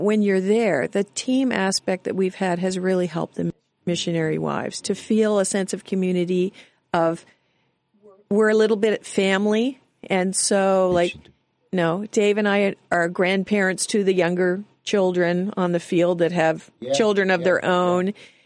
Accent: Canada; I grew up in Canada.

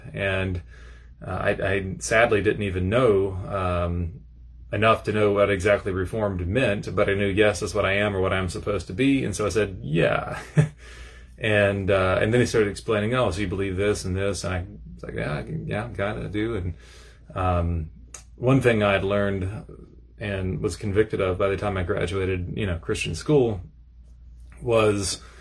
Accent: Sanford, North Carolina, United States; I grew up here in Sanford, went to Grace Christian School, K through 12th grade, and went to Countryside Presbyterian Church just south

